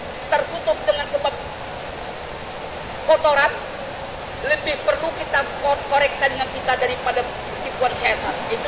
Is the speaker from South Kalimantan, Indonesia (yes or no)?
yes; South Kalimantan, Indonesia; first language Banjar; Indonesian is a second language; now in Saudi Arabia; Di negeri kita kalau bahasa saya Banjar, komedi, bioskop.